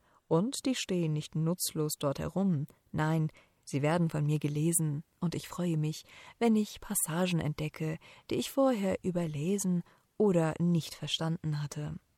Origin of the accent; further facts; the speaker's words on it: Remscheid, North Rhine-Westphalia, Germany; accent: Remscheider Platt; übersetze ich diese Sprüche in unseren Dialekt, das Remscheider Platt.